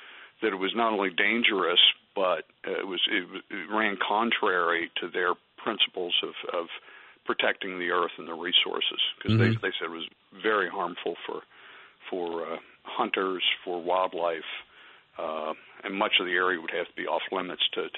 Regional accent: Pennsylvania, United States; and I'm from Pennsylvania

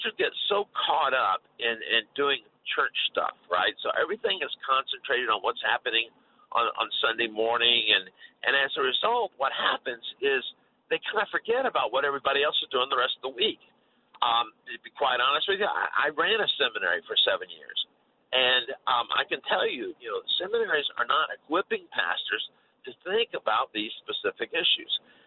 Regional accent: Florida, United States; Listen, I grew up in Florida

